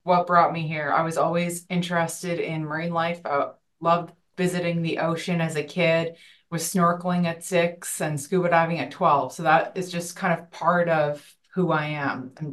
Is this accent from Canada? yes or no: yes; Ontario, Canada; now in Nova Scotia, Canada; I'm from Ontario, not a lot of jobs in marine biology.